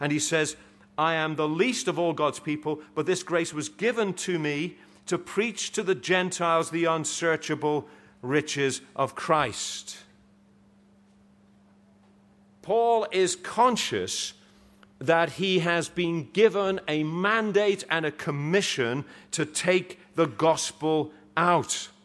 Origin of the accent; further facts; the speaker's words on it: Liverpool, North West England, United Kingdom; As you know, I come from Liverpool